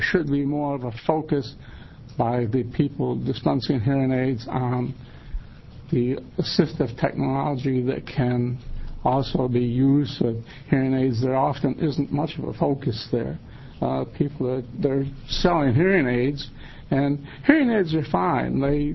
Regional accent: Monmouth, Oregon, United States; from Monmouth, Oregon

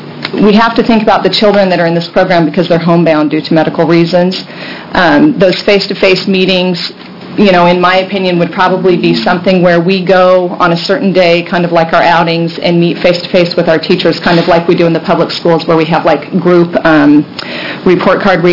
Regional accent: Canby, Oregon, United States; I'm from Canby, Oregon.

